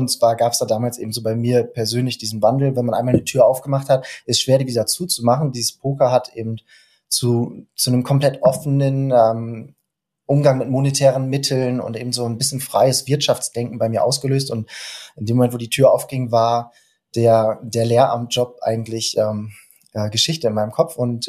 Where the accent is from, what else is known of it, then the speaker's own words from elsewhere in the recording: Lohne, Lower Saxony, Germany; moved away as an adult; now in Münster, Germany; Ich bin 35 Jahre alt, verheiratet, habe zwei Kinder und bin wohnhaft in Münster. Ich komme gebürtig aus dem Herzen Niedersachsens, aus dem Landkreis Vechta, genau genommen Lohne, Südlohne. Bin da relativ ländlich im Rahmen einer Handwerker-Großfamilie aufgewachsen